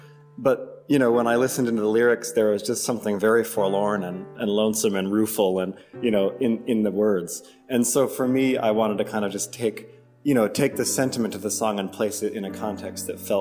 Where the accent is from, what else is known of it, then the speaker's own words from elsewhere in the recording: Brattleboro, Vermont, United States; I was born and raised in Brattleboro and, you know, spent time all over New England growing up, touring around with my family